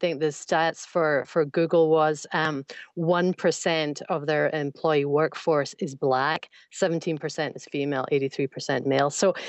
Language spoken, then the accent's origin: English; Glasgow, Scotland, United Kingdom; accent: Scottish; Yes, indeed. I'm from Scotland. I'm from Glasgow in Scotland.